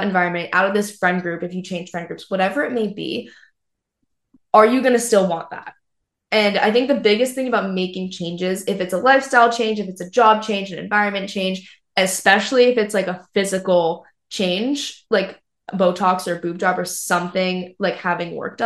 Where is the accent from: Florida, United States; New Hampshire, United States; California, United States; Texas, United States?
New Hampshire, United States; And then we grew up in New Hampshire. A lot of people we went to high school with go to UNH